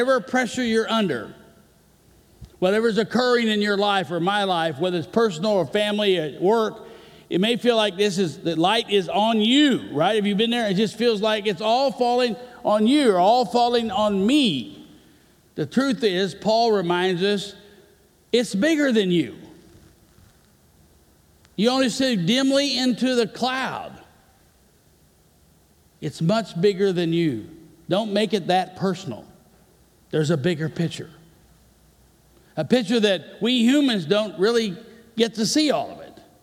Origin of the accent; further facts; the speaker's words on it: Kansas City, Missouri, United States; I was from Kansas City. My mother said, there's nothing good in St. Louis. Why would you want to do that? Lifetime Kansas Cityan, right?